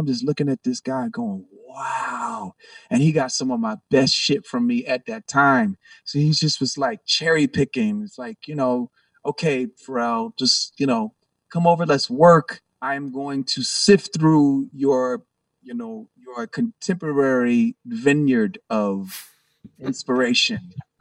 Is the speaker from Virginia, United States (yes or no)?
yes; Virginia Beach, Virginia, United States; I'm from Virginia Beach, Virginia.